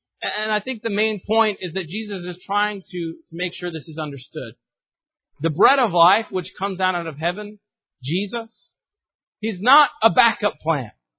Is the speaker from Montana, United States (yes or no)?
no; Arkansas, United States; I grew up in Arkansas. Most of you know that. And whenever I go back home